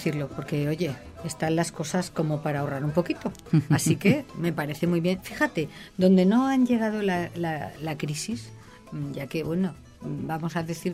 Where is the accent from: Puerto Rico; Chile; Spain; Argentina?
Spain; Valencian Community; como valencianos...